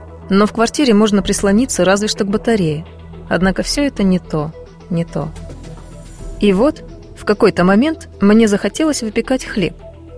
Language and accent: Russian; Siberia, Russia; А в маленьком сибирском городке, откуда я родом, это дело всегда нужное и важное